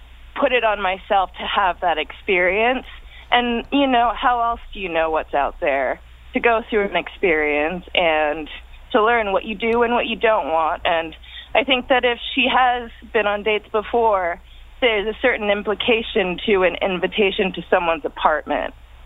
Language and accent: English; New York, United States; growing up in New York, you know, I was, you know, a youth of the street.